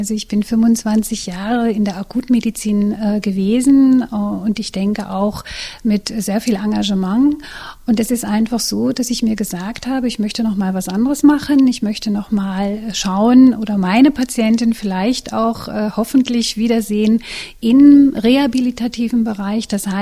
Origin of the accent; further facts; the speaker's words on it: Mecklenburg-Vorpommern, Germany; moved away as an adult; also born or lived in Brandenburg; Ich bin eigentlich Mecklenburgerin und habe dann 25 Jahre meine Tätigkeit am Klinikum Schwedt hinter mich gebracht.